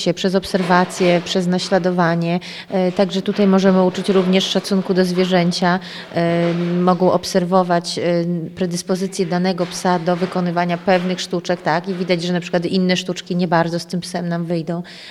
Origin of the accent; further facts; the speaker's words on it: Białystok, Podlaskie Voivodeship, Poland; jestem z Białegostoku, więc cała Polska do pokonania, żeby to jechać tam na południe